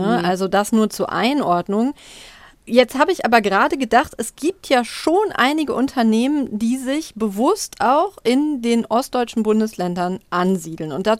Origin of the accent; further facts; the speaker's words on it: North Rhine-Westphalia, Germany; Ich komme ja aus dem Ruhrgebiet.